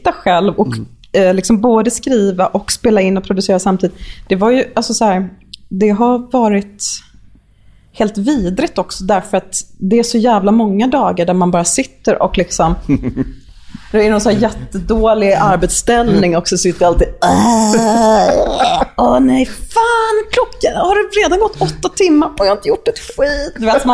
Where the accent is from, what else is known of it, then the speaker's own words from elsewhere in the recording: Sweden; Som svensk så här indie-räka som alltid har lyssnat på så amerikanska band, så är det jättelätt att bara oh, well, brave.